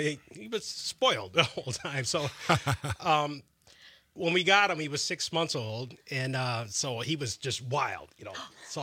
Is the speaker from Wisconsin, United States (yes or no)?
yes; Wisconsin, United States; born or raised there